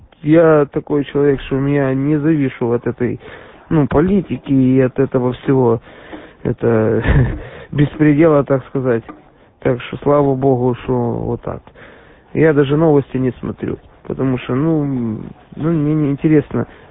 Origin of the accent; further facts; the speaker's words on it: Odesa, Odesa Oblast, Ukraine; так получилось, что я тут родился в Одессе. Вот, и здесь живу. А работаю я немножко не в Одессе.